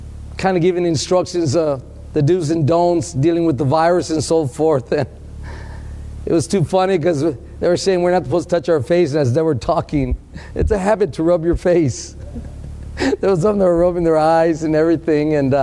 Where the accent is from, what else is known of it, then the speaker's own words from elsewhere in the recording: Texas, United States; I know there's a few people from Texas, my hometown there, tuning in here this morning